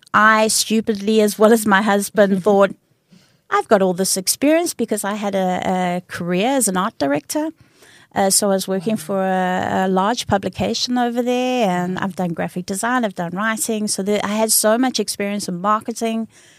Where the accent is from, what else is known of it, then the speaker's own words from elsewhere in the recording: United Kingdom; born there; I'm British born.